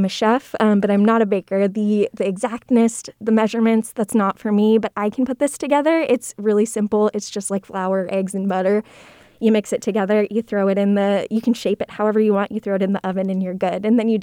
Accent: Bay Area, California, United States; But most of my family's in the Bay Area, and I grew up in the Bay Area.

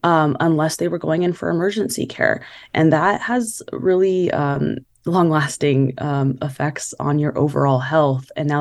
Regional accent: Bakersfield, California, United States; I grew up in Bakersfield, and you know, it's bigger than Madera.

